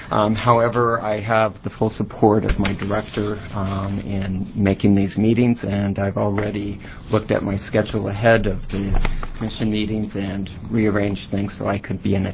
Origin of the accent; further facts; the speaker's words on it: The Dalles, Oregon, United States; I'm from the Dalles.